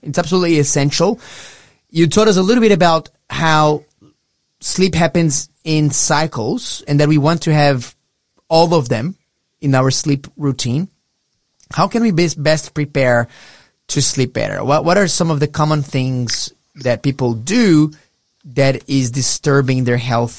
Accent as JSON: {"language": "English", "country": "Brazil", "tie": "born or raised there", "lives_now": "Australia", "said": "I come from a culture, Dr. Simon. My father was, you know, Lebanese. My mother was Brazilian. I grew up in Brazil."}